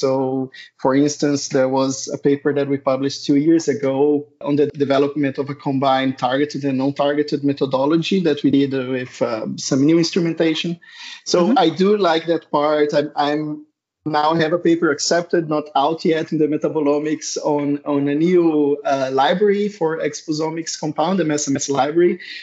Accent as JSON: {"language": "English", "country": "Brazil", "second_language": "English", "said": "So I'm originally from Brazil, where I did a big part of my studies."}